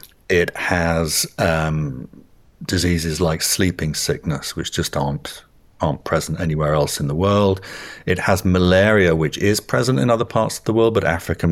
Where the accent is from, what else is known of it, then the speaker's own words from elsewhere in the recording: United Kingdom; So obviously I'm British